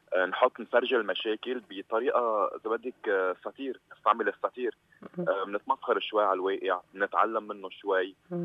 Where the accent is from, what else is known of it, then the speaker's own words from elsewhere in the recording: Lebanon; كولتورتنا نحن كشعب لبناني